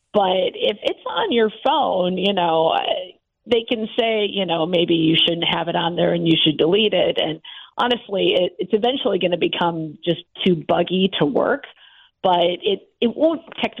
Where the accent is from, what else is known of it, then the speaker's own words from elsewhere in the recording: Michigan, United States; You know, I grew up in Michigan, and the auto industry was huge